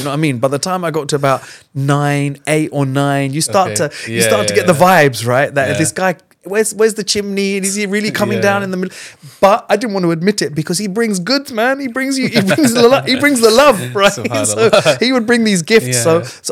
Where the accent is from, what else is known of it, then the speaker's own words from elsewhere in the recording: United Kingdom; You know, we're British and we're Asian and we're Muslim and we're, in some case, millennials.